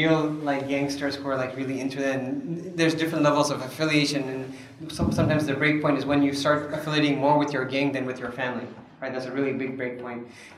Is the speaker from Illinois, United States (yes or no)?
yes; Chicago, Illinois, United States; So I grew up in Chicago, right, in the city.